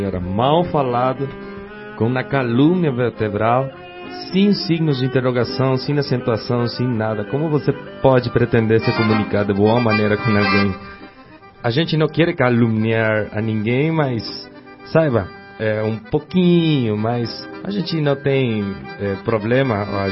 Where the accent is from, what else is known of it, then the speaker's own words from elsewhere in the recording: Argentina; Eu sou argentino